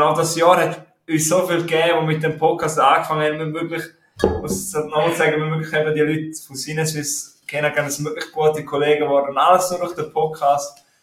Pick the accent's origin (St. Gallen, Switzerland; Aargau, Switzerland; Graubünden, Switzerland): Graubünden, Switzerland; Ja, ich meine, für mich als Bündner ist halt so krass